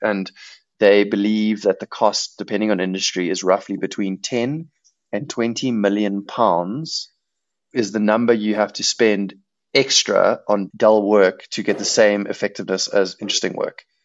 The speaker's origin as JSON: {"language": "English", "town": "Durban", "region": "KwaZulu-Natal", "country": "South Africa", "accent": "Durban", "said": "I think it's my Durban accent coming through, Mike."}